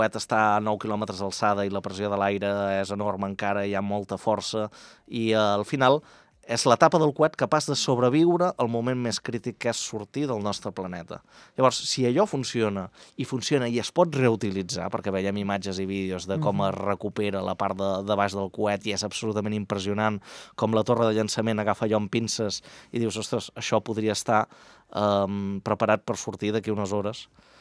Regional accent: Catalonia, Spain; nosaltres que som de l'Empordà

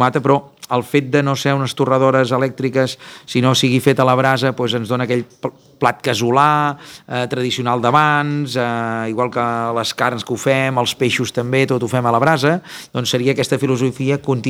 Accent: Vilafant, Catalonia, Spain; considero que Vilafant és casa, és poble, és on te vaig néixer a les Forques

